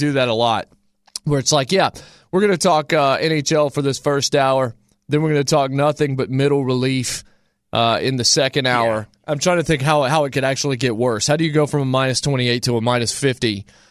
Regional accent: the Carolinas, United States; You know what's awesome about Days of Thunder is since I grew up in the Carolinas, the amusement park down in Charlotte, Carowinds, had a Days of Thunder ride.

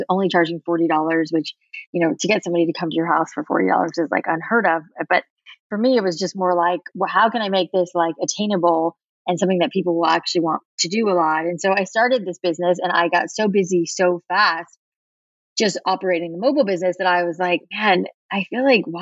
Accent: Florida, United States; I grew up in South Florida where it was like so much humidity in the air that my hair was just always unruly

